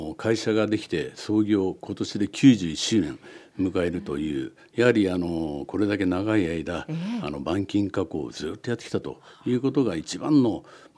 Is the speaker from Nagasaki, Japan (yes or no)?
no; Gunma, Japan; はい、群馬で生まれまして、群馬で育ちまして